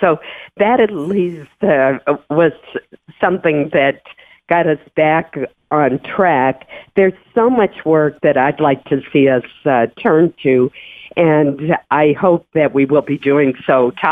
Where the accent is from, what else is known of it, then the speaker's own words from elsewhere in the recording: Caribou, Maine, United States; I'm always glad to be in my hometown